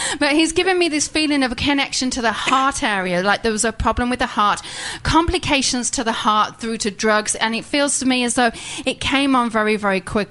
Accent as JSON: {"language": "English", "region": "England", "country": "United Kingdom", "said": "Yeah, thank you. I don't know. I'm English. That's what I blame it on."}